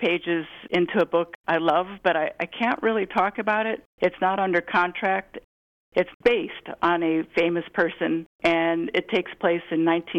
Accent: Fort Wayne, Indiana, United States; husband's from Fort Wayne too, we both say Fort Wayne, which is hilarious because in our hearts, we're from Fort Wayne.

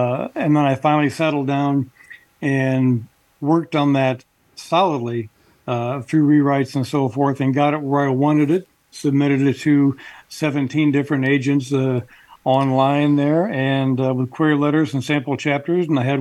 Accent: Illinois, United States; also born or lived in Richmond, Virginia; I was born in Richmond, Virginia, a long time ago, back in 1960. And then, you know, my parents moved around and so forth, job transfers and that kind of thing. And then ended up here living in Illinois from about 69 to 79, graduated high school.

